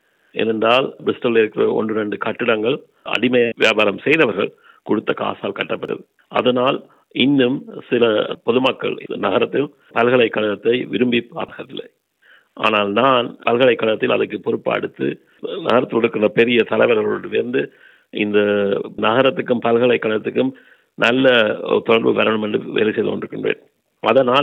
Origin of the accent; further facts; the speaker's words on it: Jaffna, Northern Province, Sri Lanka; நான் யாழ்ப்பாணத்தில் 1966 பிறந்தேன்.